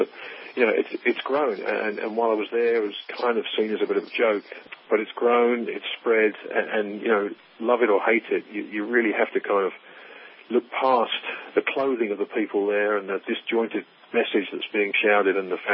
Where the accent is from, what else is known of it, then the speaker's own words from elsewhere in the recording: England, United Kingdom; born there; also born or lived in New York; I was born in England.